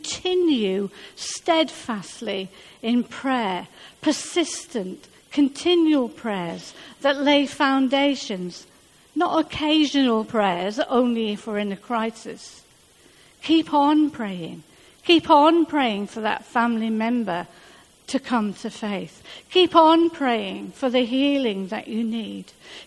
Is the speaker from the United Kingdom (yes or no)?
yes; Barnsley, Yorkshire and the Humber, United Kingdom; accent: Northern Barnsley; now in London, United Kingdom; People still pull me about my Northern Barnsley accent. I have never tried to get rid of it. And even after 30 years in London, it is still there.